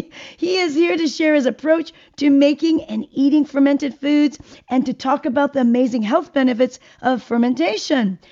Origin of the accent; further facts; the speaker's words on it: South Korea; You know, I'm from Korea, and my people have been making kimchi for thousands of years.